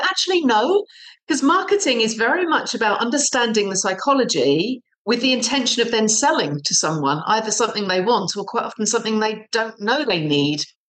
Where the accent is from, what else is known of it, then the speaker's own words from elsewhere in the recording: South East England, United Kingdom; So I've grown up in the southern half of the UK, a county called Surrey.